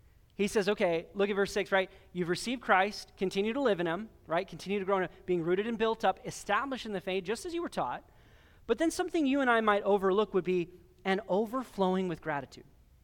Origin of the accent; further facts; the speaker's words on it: California, United States; I grew up in California and you have these redwood trees and they're hundreds of feet high, right?